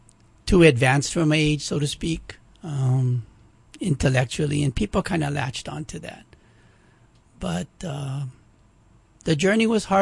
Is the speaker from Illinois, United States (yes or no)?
no; Kailua, Hawaii, United States; Grew up in Kailua. Attended St. Anthony's School, Kailua, raised Catholic, rode my bike to baseball practice. It was a nice small town upbringing, very safe.